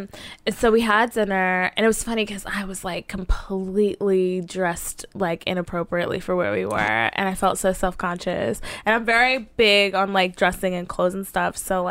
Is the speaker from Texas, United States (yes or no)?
yes; Dallas, Texas, United States; So, yeah, I'm a bird from Dallas.